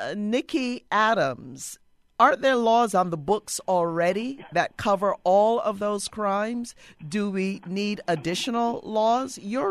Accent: Barbados; I am from the Caribbean region, from Barbados in particular.

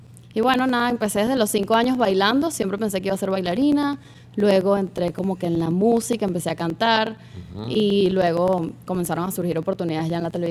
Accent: Cagua, Aragua, Venezuela; yo vivía en Maracay, en Cagua, y como que mi pueblo era bastante conocido, era como que el orgullo del pueblo de Cagua.

